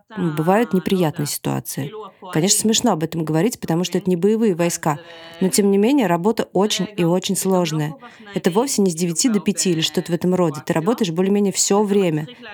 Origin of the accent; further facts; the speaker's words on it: Haifa, Haifa District, Israel; Я изначально из Хайфы, поэтому мне выдали деньги на то, чтобы снять квартиру.